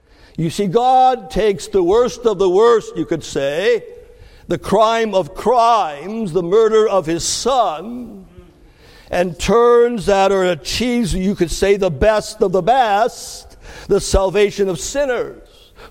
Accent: Canada; It happened a couple of times growing up in Canada.

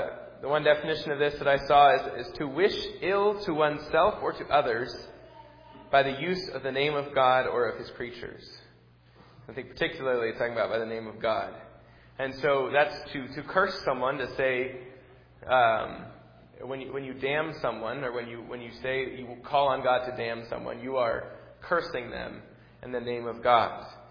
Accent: Boston, Massachusetts, United States; And so when I was growing up in Boston, one of the just sort of a colloquialism that you hear that constantly people are saying is

